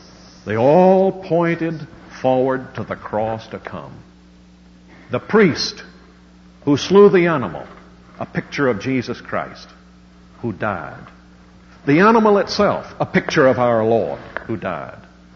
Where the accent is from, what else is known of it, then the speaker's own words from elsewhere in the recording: Alabama, United States; We're both from Alabama. But there's little water there.